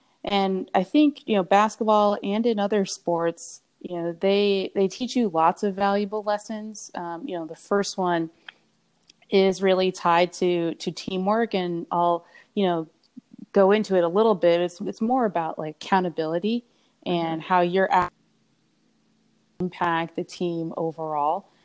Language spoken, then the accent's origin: English; Minnesota, United States; I grew up in Minnesota and went to Emory down in Atlanta.